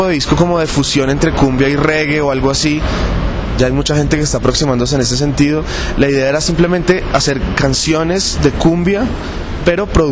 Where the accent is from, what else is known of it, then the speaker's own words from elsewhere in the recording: Bogotá, Colombia; nosotros somos músicos de ciudad, nosotros somos músicos bogotanos